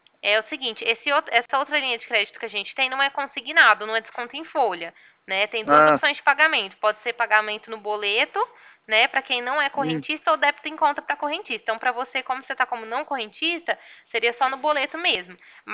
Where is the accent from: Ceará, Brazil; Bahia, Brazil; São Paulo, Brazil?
São Paulo, Brazil; Ribeirão Preto; sou daqui de Ribeirão Preto, do escritório daqui.